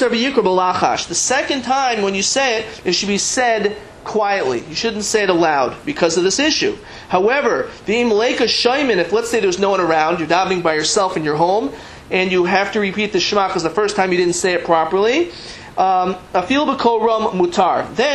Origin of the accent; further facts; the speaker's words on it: New London, Connecticut, United States; born there; In my community, in where I was born in New London, Connecticut